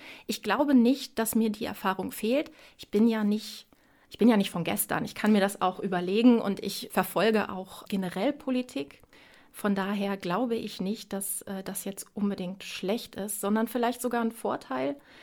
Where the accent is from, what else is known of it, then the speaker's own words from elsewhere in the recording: Bad Lauterberg, Lower Saxony, Germany; also born or lived in Northeim / Barbis; ich bin in Lauterberg geboren, ich bin in Northeim geboren und am ersten Tag nach Osterhagen gekommen und habe dann in Barbis gewohnt und dann in Lauterberg. Das heißt, ich kenne zwei der drei Orte als meinen Lebensmittelpunkt.